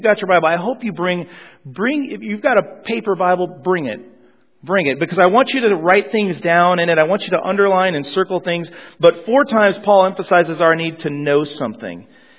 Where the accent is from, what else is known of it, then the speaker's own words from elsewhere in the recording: Colorado, United States; I grew up in Colorado, and I grew up skiing in Colorado.